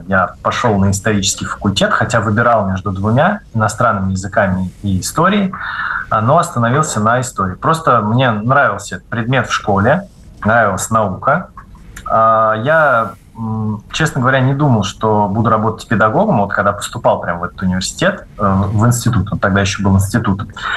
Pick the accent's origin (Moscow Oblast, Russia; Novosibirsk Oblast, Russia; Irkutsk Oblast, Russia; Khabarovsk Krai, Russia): Moscow Oblast, Russia; я из Подмосковья